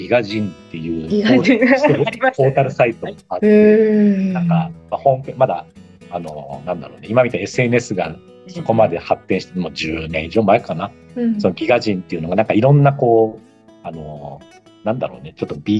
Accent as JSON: {"language": "Japanese", "region": "Ibaraki", "country": "Japan", "tie": "born or raised there", "said": "僕は2人とも地元が茨城県なんだけど、で水戸で"}